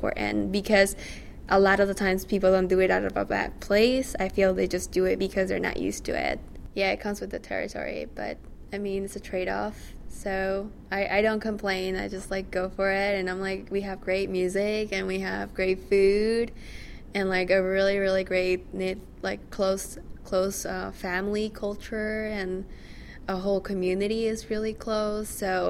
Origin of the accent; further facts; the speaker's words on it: Astoria, New York, United States; And then I always say, well, I'm from Queens, and I'm from Astoria, and I'm from New York. So that's where I feel I'm from, but I identify myself as a Latina in the U.S.